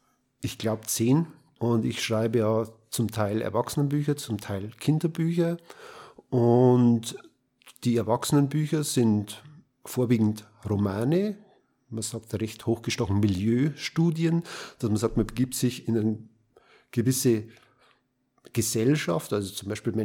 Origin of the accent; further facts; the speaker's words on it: Roding, Bavaria, Germany; born there; now in Regensburg, Germany; Ich bin in Roding geboren. Roding liegt im vorderen Bayerischen Wald, lebe aber jetzt schon seit 40 Jahren in Regensburg.